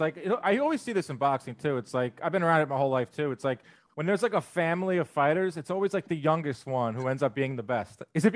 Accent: New York City, New York, United States; It's perfect for the Northeast too. I'm from New York City.

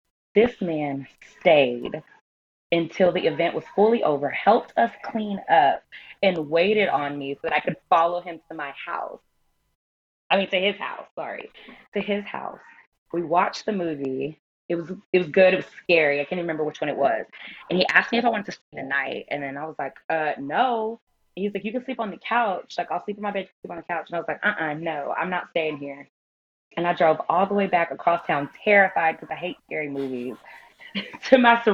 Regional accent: Texas, United States; I am a Texas girl. We're from Texas. We met at the University of Texas, actually.

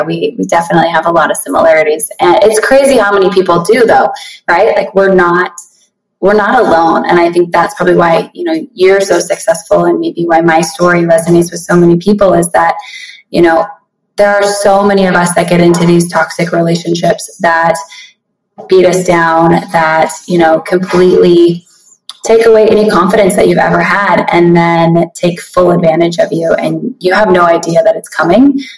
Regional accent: Montana, United States; now in Las Vegas, United States; I grew up in Montana, born and raised up there.

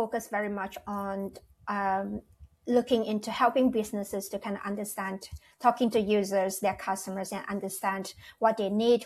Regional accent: Malaysia; English is a second language; moved away; So I'm actually originally from Malaysia. I'm Malaysian Chinese. That means my grandparents are from Taiwan and south of China.

